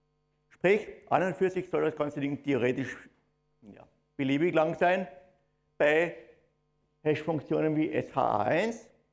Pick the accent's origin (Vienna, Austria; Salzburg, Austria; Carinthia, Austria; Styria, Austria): Styria, Austria; Graz; Ich komme aus Graz, hört man vielleicht am Dialekt.